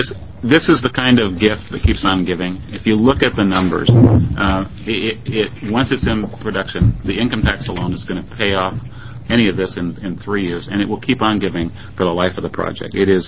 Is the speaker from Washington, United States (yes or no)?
yes; Port Angeles, Washington, United States; it's much like where I grew up in Port Angeles, Washington